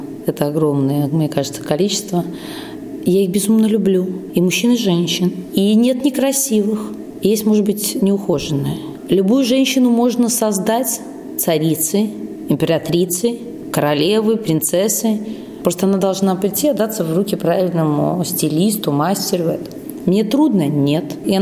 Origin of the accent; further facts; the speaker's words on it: Riga, Latvia; Но так как я родом с Латвии, с Риги